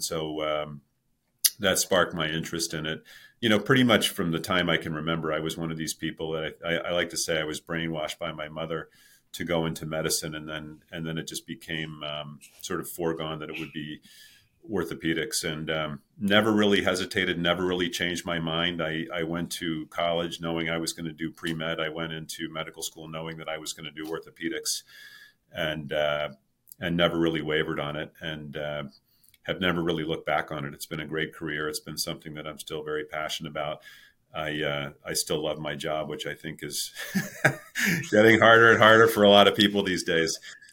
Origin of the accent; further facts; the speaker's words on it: Baltimore, Maryland, United States; By way of background, I grew up in Baltimore, Maryland. My mother was an orthopedic nurse.